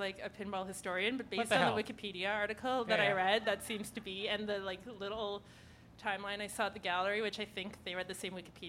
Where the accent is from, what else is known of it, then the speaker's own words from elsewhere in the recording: Ottawa, Ontario, Canada; now in Toronto, Canada; I'm from Ottawa